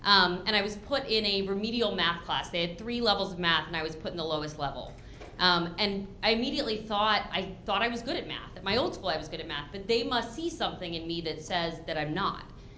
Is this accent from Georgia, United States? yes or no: yes; Atlanta, Georgia, United States; I grew up in Atlanta, I went to church